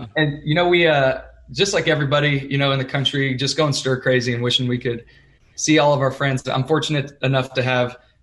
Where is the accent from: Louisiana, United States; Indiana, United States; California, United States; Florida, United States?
California, United States; It's about 4 hours from my hometown. But we live in, so we go back and forth between LA and Nashville.